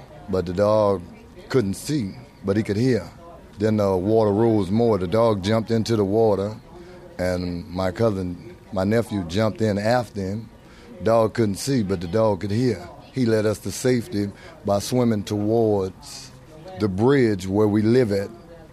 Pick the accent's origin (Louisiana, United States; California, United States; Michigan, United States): Louisiana, United States; New Orleans; I'm from New Orleans. I lived in the lower Ninth Ward.